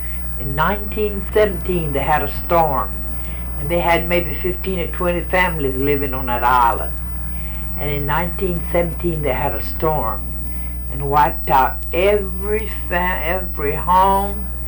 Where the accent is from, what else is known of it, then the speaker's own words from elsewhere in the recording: Louisiana, United States; Plus, for me, I say I'm a Cajun, and I don't want to give a rip.